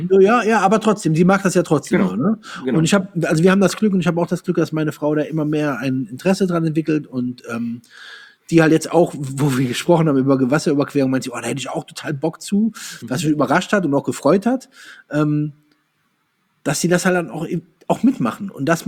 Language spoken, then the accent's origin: German; Andernach, Rhineland-Palatinate, Germany; Ich komme ja Koblenz, aus der Koblenz, aus Andernach.